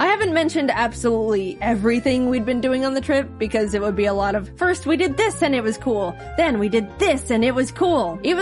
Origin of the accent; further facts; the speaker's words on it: Arizona, United States; Look, I'm used to the heat. I grew up in Arizona, but even this was too much.